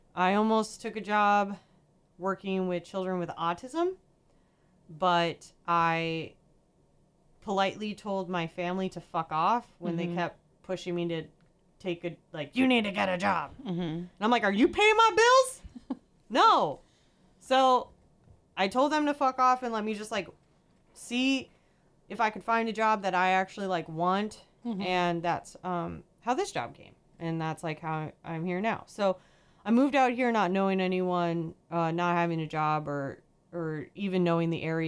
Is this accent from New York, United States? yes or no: no; Fargo, North Dakota, United States; I'm from Fargo, North Dakota. So I'm from the biggest city that North Dakota has to offer